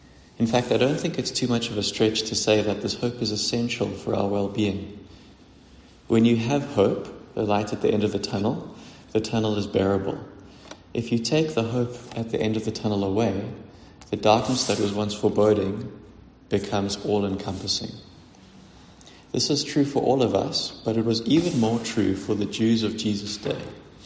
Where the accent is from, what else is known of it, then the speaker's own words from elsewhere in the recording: South Africa; Being a South African can be an exhausting thing. We experience a lot of trials.